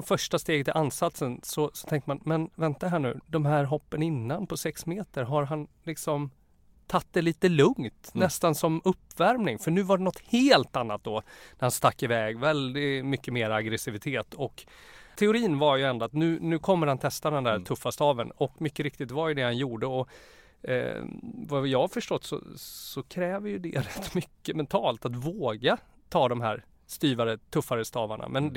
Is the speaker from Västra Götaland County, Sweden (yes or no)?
yes; Borås, Västra Götaland County, Sweden; Jag är från Borås så jag känner mig väldigt hemma.